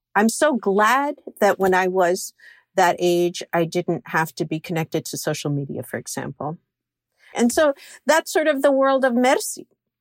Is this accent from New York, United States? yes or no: yes; Flushing, New York, United States; I grew up in Flushing, Queens. And so my elementary school was really a mix of lots of different cultures.